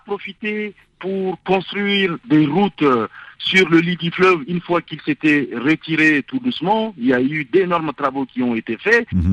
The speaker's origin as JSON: {"language": "French", "region": "Niamey", "country": "Niger", "tie": "born or raised there", "said": "pour moi qui suis né et j'ai grandi à Niamey, j'ai bien vu"}